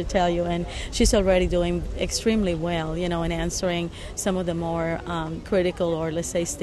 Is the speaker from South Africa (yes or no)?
no; Puerto Rico; I am originally from Puerto Rico.